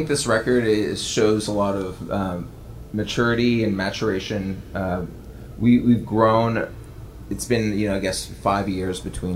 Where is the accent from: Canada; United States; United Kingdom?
Canada; because we're Canadian